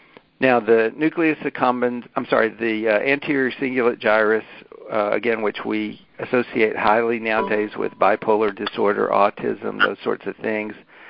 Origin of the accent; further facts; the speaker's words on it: Alabama, United States; but I'm from Alabama, and so things have to operate on simple principles for me based on my background.